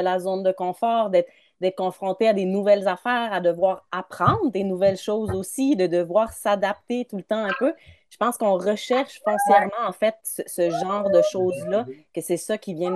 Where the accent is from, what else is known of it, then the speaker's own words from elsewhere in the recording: Switzerland; now in Canada; quand je suis partie de la Suisse avec